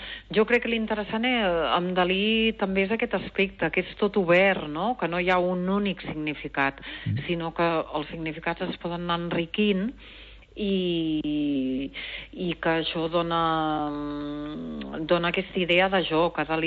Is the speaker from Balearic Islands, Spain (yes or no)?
no; Catalonia, Spain; Nosaltres que som de l'Empordà ho podem entendre molt bé.